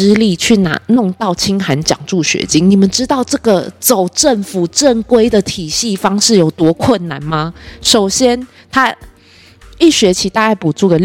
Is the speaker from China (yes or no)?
no; Taipei, Taiwan; 我一个土生土长的台湾人